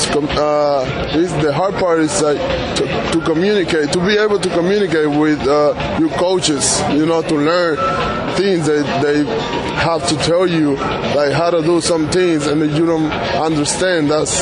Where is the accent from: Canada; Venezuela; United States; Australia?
Venezuela; English is a second language; Well, not just the Venezuelan pitchers